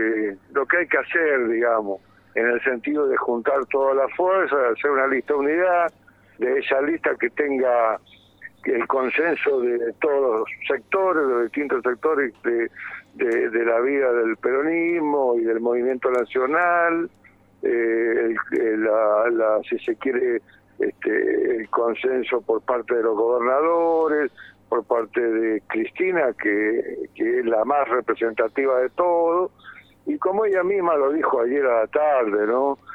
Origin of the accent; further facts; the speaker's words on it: Jáchal, San Juan, Argentina; Yo soy de Hachal y sabemos que es un pueblo que realmente tiene una historia y un destino de mucha grandeza